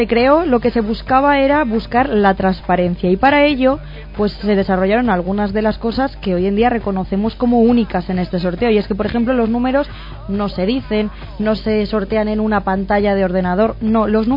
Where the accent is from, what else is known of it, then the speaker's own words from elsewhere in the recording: Spain; Pero bueno, así somos la gente, así somos los españoles.